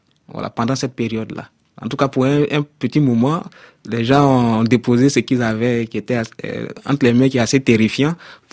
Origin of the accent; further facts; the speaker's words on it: Côte d’Ivoire; Parce que je suis ivoirien, je pense que je peux dire quelque chose là-dessus.